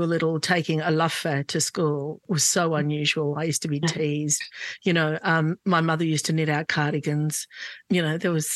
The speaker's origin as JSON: {"language": "English", "town": "Glebe", "region": "New South Wales", "country": "Australia", "tie": "born or raised there", "said": "we grew up in Glebe, and lots of, you know, housing commission houses and homes, but very few migrants."}